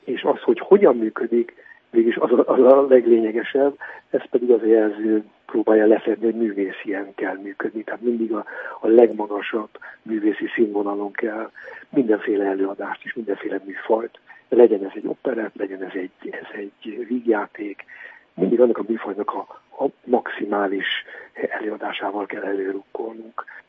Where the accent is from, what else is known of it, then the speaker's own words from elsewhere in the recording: Oradea, Bihor, Romania; Én színész gyerek vagyok, szüleim színészek voltak, Nagyváradon születtem